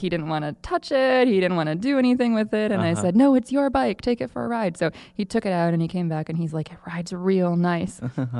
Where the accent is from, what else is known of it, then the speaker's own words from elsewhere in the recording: Port Huron, Michigan, United States; But southeastern Michigan, a small town of about 30,000 people called Port Huron. It's the boyhood home of Thomas Edison.